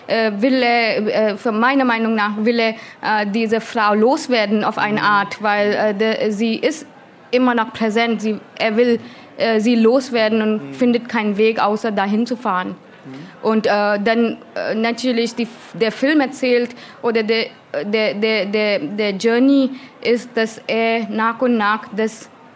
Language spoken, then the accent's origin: German; Indore, Madhya Pradesh, India; German is a second language; das ist auch der Ort, wo ich herkomme. Mein Stadt heißt Indore.